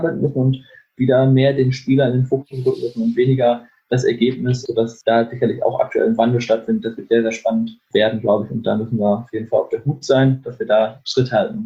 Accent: Lübeck, Schleswig-Holstein, Germany; now in Bielefeld, Germany; In der Tat fahre ich gerne in meinen Heimatort zurück. Ich wohne hier in Bielefeld auch, aber fahre gerne mal in den Bereich Lübeck zurück

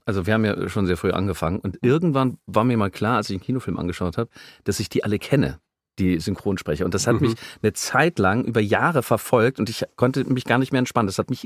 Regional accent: Munich, Bavaria, Germany; ich bin Münchner Kindl, aufgewachsen mein Leben lang, also nicht Leben lang dort gewesen, aber meine Mutter ist ja auch schon dort geboren worden. Ich kann aber kein Bayerisch.

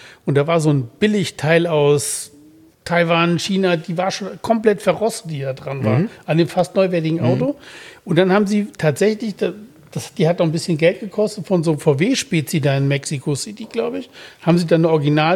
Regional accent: North Rhine-Westphalia, Germany; Ich bin ja im Siegerland groß geworden.

